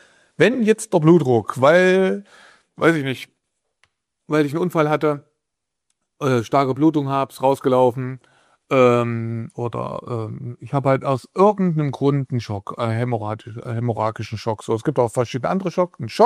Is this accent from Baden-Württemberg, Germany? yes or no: no; Thuringia, Germany; now in Berlin, Germany; Ich bin ja ein Thüringer Jung, ich wohne in Berlin.